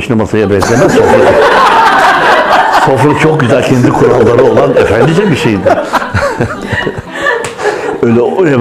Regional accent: Aksaray, Aksaray Province, Turkey; Şimdi ben Aksaray'da doğdum, büyüdüm.

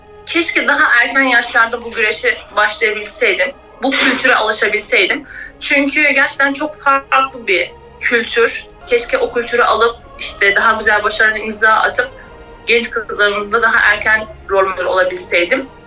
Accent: Balıkesir, Turkey; Sonuçta doğup büyüdüğüm memleketim olan Balıkesir'e transferim gerçekleşti.

